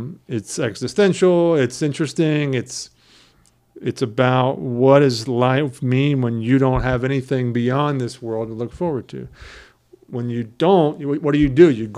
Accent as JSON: {"language": "English", "region": "Georgia", "country": "United States", "tie": "born or raised there", "said": "So I grew up in Georgia. Went to film school."}